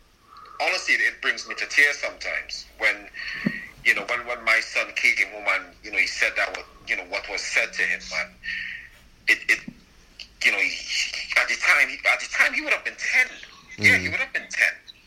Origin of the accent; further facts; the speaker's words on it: Trinidad & Tobago; You know, geez, I'm Trinidadian, man. We just like to chill. We just like to relax.